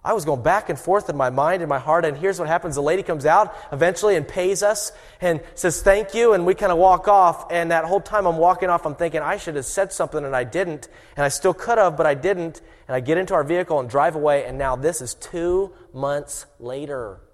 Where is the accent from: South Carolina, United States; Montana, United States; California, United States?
South Carolina, United States; I'm from South Carolina. And in South Carolina, you know, we've got all these different seasons.